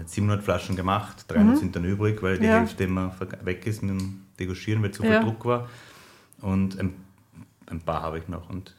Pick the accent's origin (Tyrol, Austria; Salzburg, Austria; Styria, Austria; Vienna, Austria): Vienna, Austria; Also wenn du als Wiener aufs Land kommst, das ist eh schon klar, das funktioniert nicht so gut.